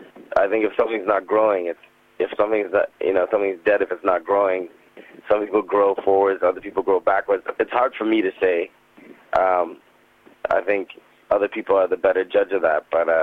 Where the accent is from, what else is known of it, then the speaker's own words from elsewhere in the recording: Canada; also born or lived in Trinidad and Tobago; And it was interesting being a Canadian in Trinidad, looking like everyone else, but not speaking like them. And then coming back to Canada and then not looking like anyone else, but speaking like them, it was interesting.